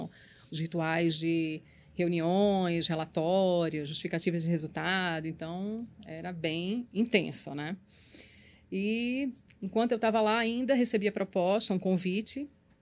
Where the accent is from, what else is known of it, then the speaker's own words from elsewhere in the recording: Recife, Pernambuco, Brazil; moved away as an adult; now in São Paulo, Brazil; ele tinha um elo que me ligava ainda à minha cidade natal. Né? Tinha uma estrutura ainda lá em Recife